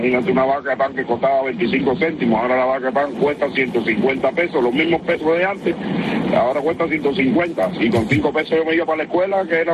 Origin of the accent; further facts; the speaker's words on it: Cuba; es que soy un cubano y llevo tiempo